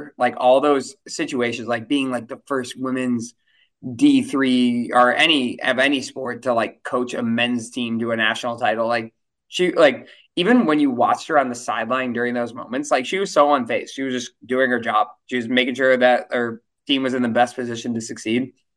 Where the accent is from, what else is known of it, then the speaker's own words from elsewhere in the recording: Chicago, Illinois, United States; growing up in Chicago, I was always a big Red Stars fan